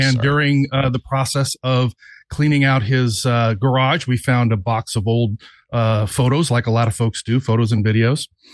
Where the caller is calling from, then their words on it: Buena Park, California, United States; Hi, guys. … from Buena Park.